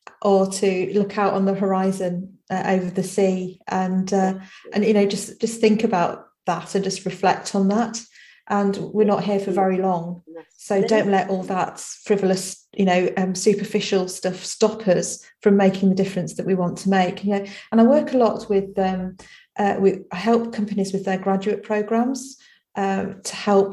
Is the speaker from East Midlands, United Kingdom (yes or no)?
yes; Skegness, East Midlands, United Kingdom; also born or lived in Derby; And I was born in Derby, and we moved to Skegness in Lincolnshire, which is a seaside town in the UK.